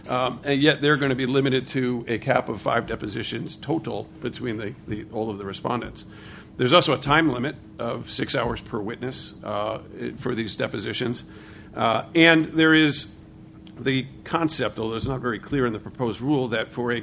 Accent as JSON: {"language": "English", "region": "New England", "country": "United States", "said": "I'm from New England"}